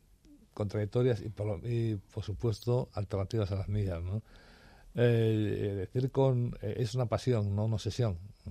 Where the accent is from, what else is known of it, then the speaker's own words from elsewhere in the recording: Viveiro, Galicia, Spain; yo nací en un pueblo de la orilla del mar, un pueblo gallego, Viveiro, que es Vilaponte en el libro, es mi ciudad de referencia, mi pueblo amado